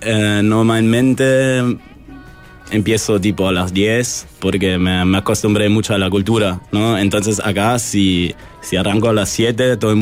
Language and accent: Spanish; Cologne, North Rhine-Westphalia, Germany; now in Uruguay; y yo tipo, está, pero ya lo tuve en Alemania porque soy de Colonia.